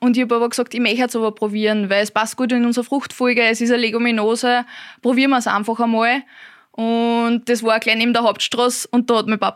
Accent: Lower Austria, Austria; Ich komme aus Sissenbach bei Rapsener Teier, das ist im schönen Waldviertel.

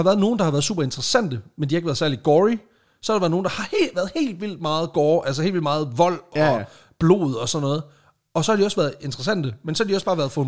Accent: Region of Southern Denmark, Denmark; Jeg er fra Sønderjylland, men ikke den side af Sønderjylland, okay, så lige slap af et øjeblik.

